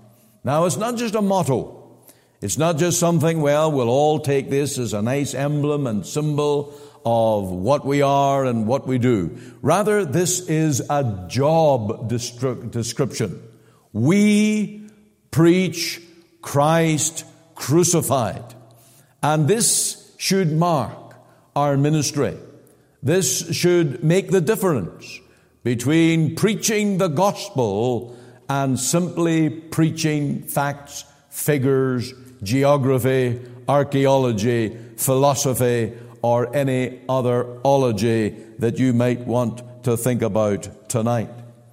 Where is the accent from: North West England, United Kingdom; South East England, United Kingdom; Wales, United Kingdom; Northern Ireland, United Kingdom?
Northern Ireland, United Kingdom; Omagh; I was converted to the Lord Jesus in my hometown in Oma Free Presbyterian Church.